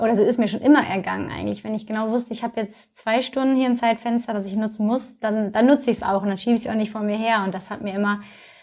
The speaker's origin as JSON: {"language": "German", "town": "Essen", "region": "North Rhine-Westphalia", "country": "Germany", "tie": "born or raised there", "said": "Und ich komme ja aus Essen gebürtig, ich habe zu dem Zeitpunkt auch noch in Essen gewohnt."}